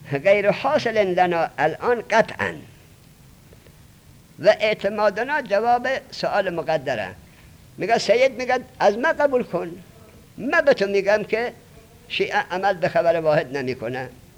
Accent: Afghanistan; میگیره دیگه، من افغانیم

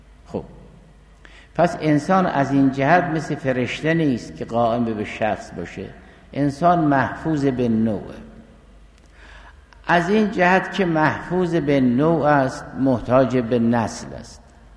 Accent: Iran; ما هم آبای بون زرتشتی بود، ما هم ایرانی بودیم، ما هم ایرانی هستیم، منتها با اسلام قبول کردیم تو سرزمینی.

